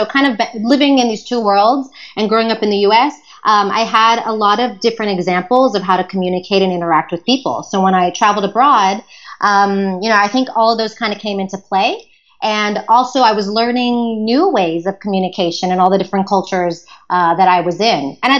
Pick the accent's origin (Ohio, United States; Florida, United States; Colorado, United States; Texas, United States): Texas, United States; Houston; Growing up in Houston, Texas is where I spent my childhood.